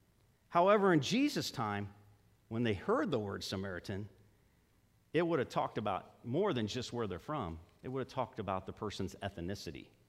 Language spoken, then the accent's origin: English; Illinois, United States; Where are you from? We're from Illinois.